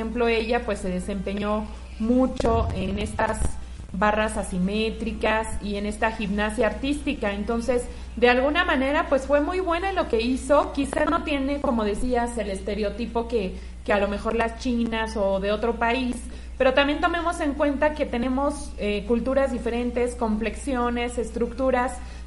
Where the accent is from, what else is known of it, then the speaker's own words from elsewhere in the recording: Mexico; nosotros también como mexicanos, pues, demos como buena vibra, buena aportación a nuestro país